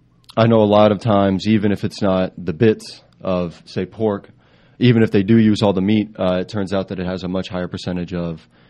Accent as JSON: {"language": "English", "region": "Abruzzo", "country": "Italy", "said": "Well, we are from Abruzzo. It's central Italy on the east coast on the Adriatic Sea."}